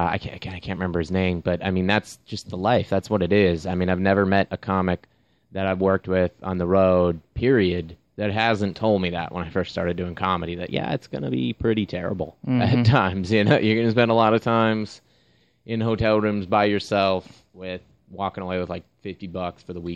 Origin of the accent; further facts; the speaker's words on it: Fargo, North Dakota, United States; moved away; I actually used to live, but I grew up in Fargo, North Dakota, and moved down here.